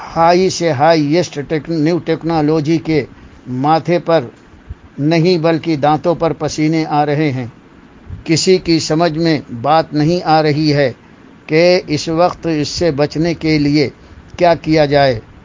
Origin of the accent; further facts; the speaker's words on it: Nagpur, Maharashtra, India; नागपुर का रहने वाला हूँ। अपने देश हिंदुस्तान का मामूली नागरिक हूँ